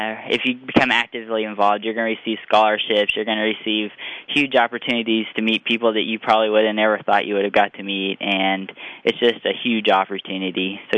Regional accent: Appleton City, Missouri, United States; I'm from Appleton City, Missouri.

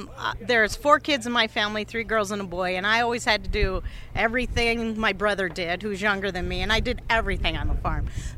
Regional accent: Iowa, United States; I'm a farmer from Franklin County that's north of here in Boone, about 60 miles.

